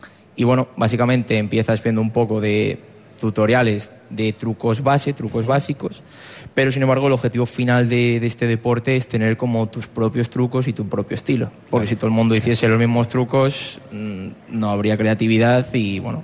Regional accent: Gijón, Asturias, Spain; yo obviamente soy de Gijón, soy del Sporting.

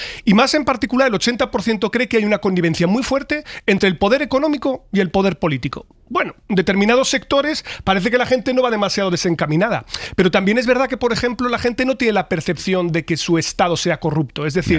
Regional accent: Spain; los españoles, como somos herederos

